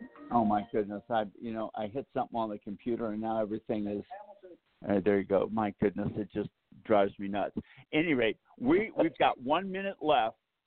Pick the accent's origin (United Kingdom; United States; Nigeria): United States; Boston, Massachusetts; Yeah, well, my hometown team is Boston, but I do love Atlanta.